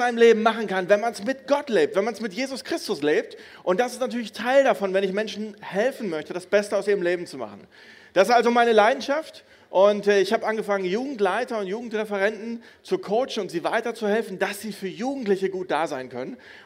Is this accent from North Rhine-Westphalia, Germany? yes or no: yes; Düsseldorf, North Rhine-Westphalia, Germany; ich komme aus Düsseldorf